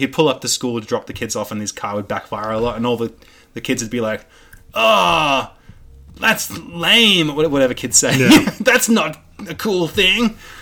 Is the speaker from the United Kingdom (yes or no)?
no; Australia; See, this is the problem being Australian and consuming a lot of American media.